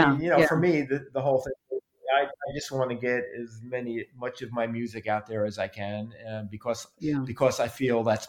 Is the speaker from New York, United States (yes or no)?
yes; Brooklyn, New York, United States; I have a very strong connection with my neighborhood of where I grew up in Brooklyn. It's really the core of who I am.